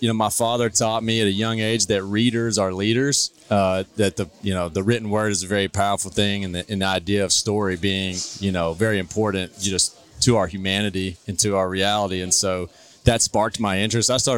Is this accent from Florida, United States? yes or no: no; Kilgore, Texas, United States; now in Fayetteville, United States; I am, yes, sir. Born and raised. I was born in Kilgore, Texas.